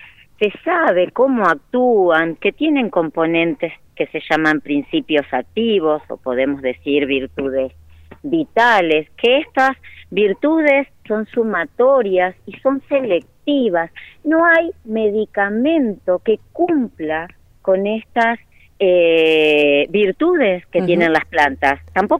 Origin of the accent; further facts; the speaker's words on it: María Grande, Entre Ríos, Argentina; Yo nací en María Grande, un pueblo de Entre Ríos